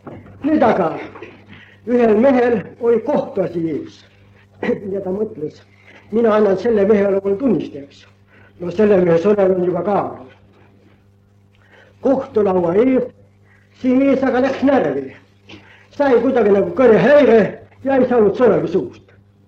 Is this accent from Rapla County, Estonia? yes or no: no; Saare County, Estonia; Ma räägisin teile ühe kogemuse minu kodukandist. Saaremaal, Lümade vallas, Kuusnime külas